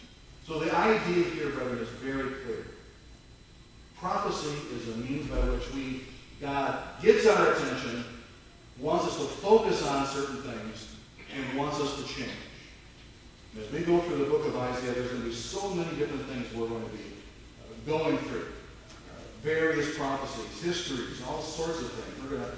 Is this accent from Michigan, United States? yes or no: yes; Detroit, Michigan, United States; So I went back home to Detroit, Michigan, my hometown, and served in many different ways as I possibly could.